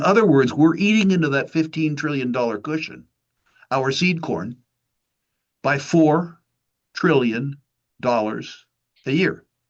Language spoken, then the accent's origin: English; United States; the society that I'm best prepared to discuss because I'm American